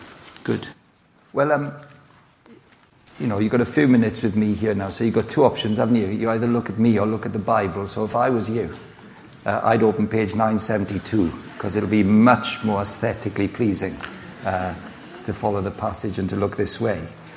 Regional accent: Llanelli, Wales, United Kingdom; moved away as an adult; also born or lived in Cardiff; now in Cambridge, United Kingdom; Well, I come from Llanelli, a very well-established, beautiful part of Wales, and then lived in Cardiff as an undergrad, student period, and then moved to Cambridge effectively 40 years ago

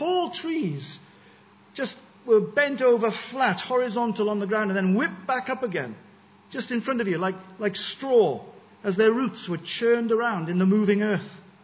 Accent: India; born there; Some of you will know that I was born in India.

